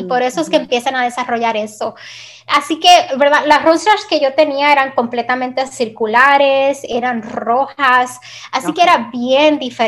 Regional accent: Puerto Rico; cuando yo crecí en Puerto Rico

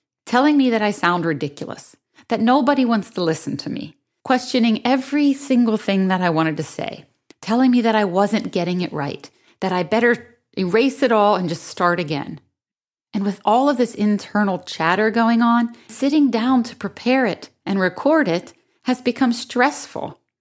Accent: Pennsylvania, United States; I grew up in Western Pennsylvania, huge football town

